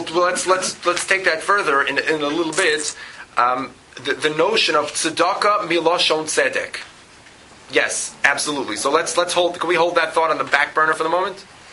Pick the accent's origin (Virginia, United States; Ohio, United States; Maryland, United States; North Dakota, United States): Maryland, United States; Baltimore; I grew up in Baltimore in a Satmar Shtibel.